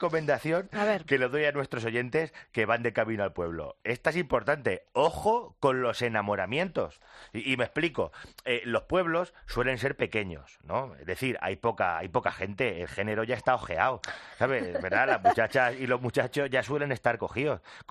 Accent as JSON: {"language": "Spanish", "town": "Picón", "region": "Castilla-La Mancha", "country": "Spain", "tie": "born or raised there", "said": "No, en Picón, en mi pueblo, en el resort de casa de mi madre."}